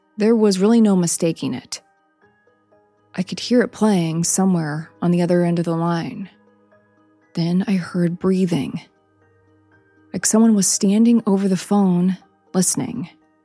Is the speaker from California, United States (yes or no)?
no; Missouri, United States; Growing up in Missouri, you assume it's a deer. We had plenty of them.